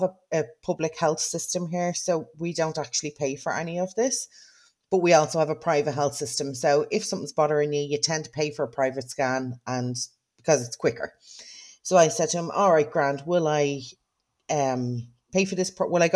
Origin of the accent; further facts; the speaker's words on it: Dublin, Leinster, Ireland; now in County Meath, Ireland; I don't live in Dublin. I'm from Dublin, but I don't live there. So I live on like in County Meath, which is probably half an hour outside of Dublin.